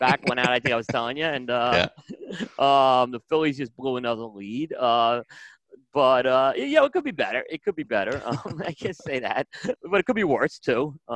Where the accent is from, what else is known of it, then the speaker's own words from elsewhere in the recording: New York, United States; kind of growing up in New York, you know, you got 2 inches of rain. It's you can live with it.